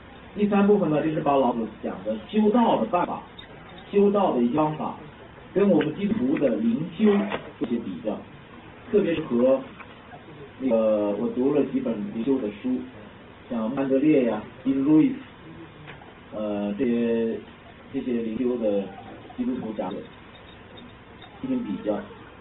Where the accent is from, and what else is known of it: China